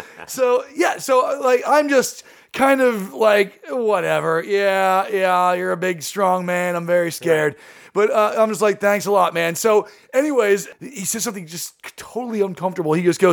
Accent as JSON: {"language": "English", "region": "California", "country": "United States", "said": "I'm like, yeah, I'm from Orange County, and I've been doing it 8 years."}